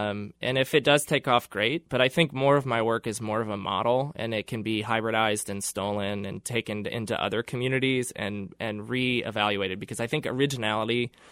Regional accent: Kentucky, United States; I just started trying to tackle this because I'm originally from Kentucky

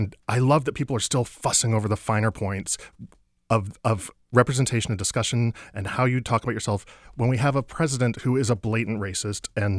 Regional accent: Tasmania, Australia; oh, I'm the lesbian from Tasmania.

